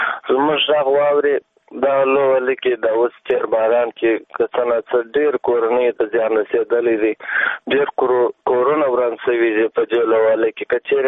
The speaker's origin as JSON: {"language": "Pashto", "region": "Kandahar", "country": "Afghanistan", "said": "د کندهار ولایت نهي ناحیه"}